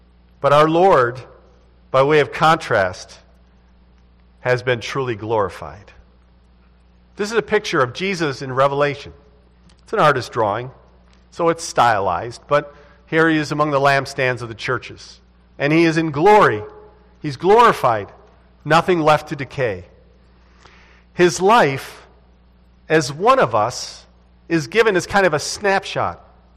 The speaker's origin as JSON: {"language": "English", "town": "Rochester", "region": "New York", "country": "United States", "tie": "born there", "said": "I was born there in Rochester General Hospital, delivered by a Dr. Cry."}